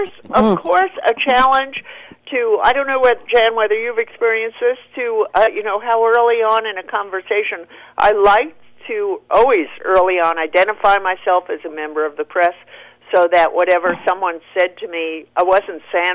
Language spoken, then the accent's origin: English; New York, United States; You know, I grew up in New York